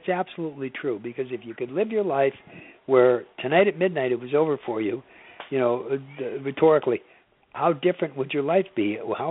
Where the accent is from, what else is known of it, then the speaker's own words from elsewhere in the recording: Los Angeles, California, United States; I was in California, and I was brought up in Los Angeles